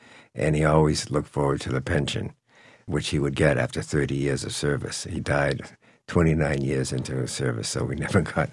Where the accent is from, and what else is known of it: Boston, Massachusetts, United States; born or raised there